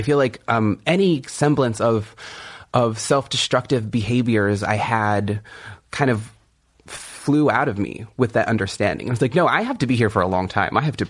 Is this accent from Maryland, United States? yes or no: no; California, United States; And I'm from the Kumeyaay Nation in Southern California.